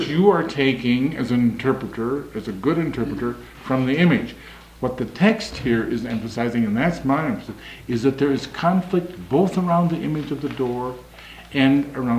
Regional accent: Mauston, Wisconsin, United States; I grew up in Mauston, Wisconsin, in a beautiful, beautiful, green, rural Norwegian ghetto that my mother's grandparents had immigrated to in the 1840s.

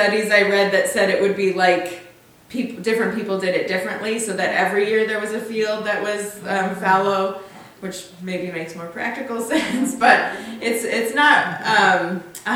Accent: Tacoma, Washington, United States; I use she, her pronouns. I come from Tacoma, Washington

